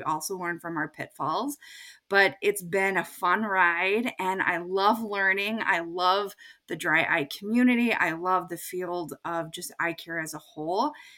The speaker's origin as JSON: {"language": "English", "region": "Texas", "country": "United States", "tie": "born or raised there", "said": "So I grew up in Texas."}